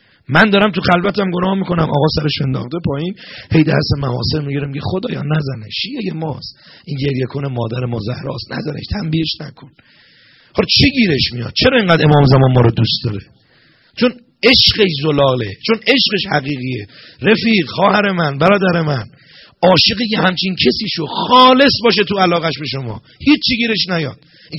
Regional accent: Iran; ما نجات پرست نیستیم که بگیم حالا چون ما بچه ایرانیم

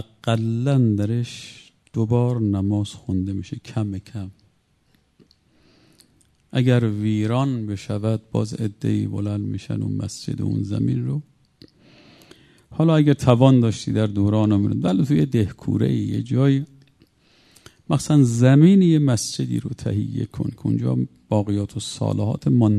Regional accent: Mashhad, Razavi Khorasan, Iran; من مشهدیم، بچه مشهدم، با قریه مشهد درس میخوندیم

